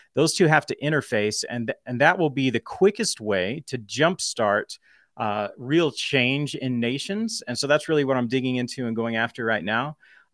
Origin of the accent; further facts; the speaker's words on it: Dallas, Texas, United States; it's just my story all the way from growing up in South Oak Cliff and then the Amishish cult era